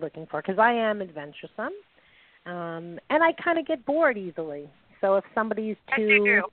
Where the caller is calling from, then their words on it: New York, United States; I'm calling from New York.